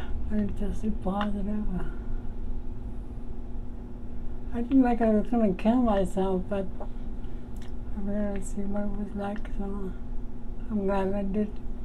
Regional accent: Manitoba, Canada; moved away as an adult; now in Vancouver, Canada; In Manitoba. Until I was 20 when I came out here.

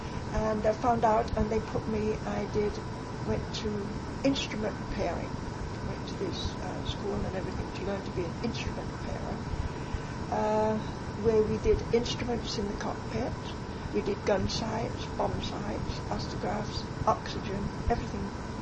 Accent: Nottingham, East Midlands, United Kingdom; born there; I was born in Nottingham, England, on the 23rd of November, 1923.

